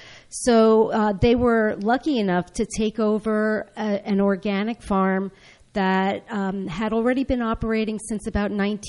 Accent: Monroe Township, New Jersey, United States; And I come from Monroe Township in Middlesex County. My mom, as I said, was an avid gardener and homemaker. We grew up gardening, and my father was a woodsman, so we grew up mushroom picking

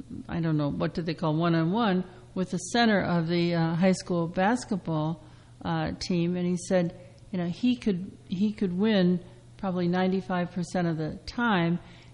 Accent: Midwest, United States; I think growing up in the Midwest, Indiana was a big basketball state.

